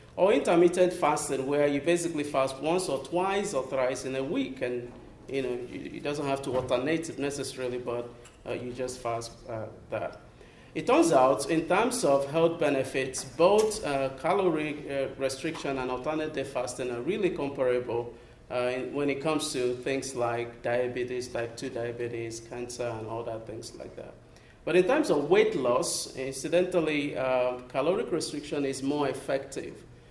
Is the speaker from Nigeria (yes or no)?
yes; Nigeria; moved away as an adult; now in United States; I grew up in Nigeria, and back in Nigeria, I don't know, it's just part